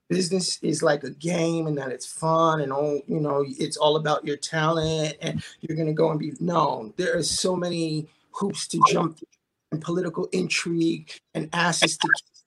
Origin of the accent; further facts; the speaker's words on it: New York City, New York, United States; And look, I grew up in New York City.